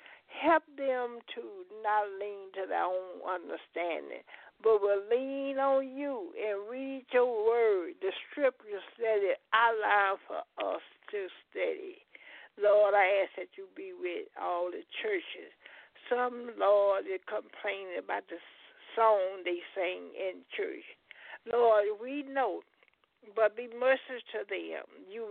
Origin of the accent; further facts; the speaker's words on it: Huntsville, Alabama, United States; good evening. … from Huntsville, Alabama.